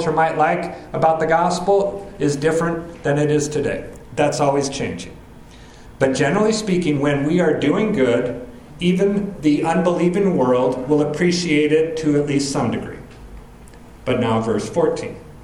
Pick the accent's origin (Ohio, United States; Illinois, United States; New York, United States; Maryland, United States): Illinois, United States; Prophetstown; he had gotten us a job with an elderly couple in the town I grew up in Prophetstown.